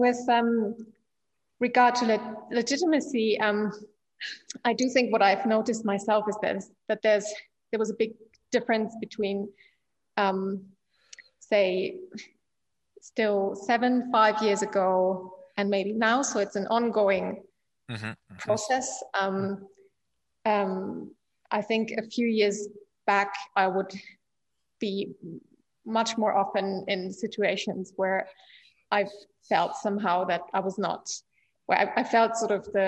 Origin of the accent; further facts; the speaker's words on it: Germany; I said, like, yeah, I'm from Germany myself.